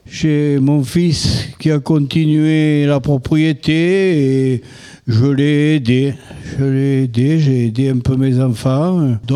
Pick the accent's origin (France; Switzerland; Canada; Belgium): France; Montmirail; Je suis né à Montmira et il y a 93 ans que je suis là. À part le temps de mon service militaire, je suis toujours resté à Montmira.